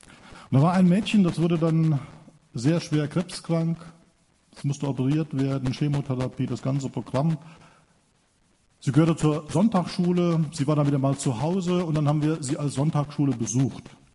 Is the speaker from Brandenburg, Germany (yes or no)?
no; Seilhofen, Hesse, Germany; Ich stamme aus Seilhofen, das ist noch kleiner als Nansenbach. Zweitkleinste Dorf im Dill-Westerwald-Kreis.